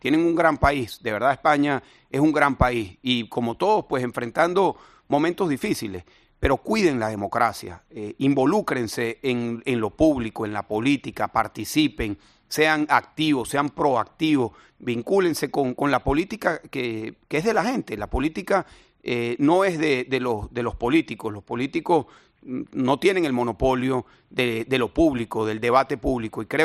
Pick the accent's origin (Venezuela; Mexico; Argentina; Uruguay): Venezuela; now in Spain; somos los venezolanos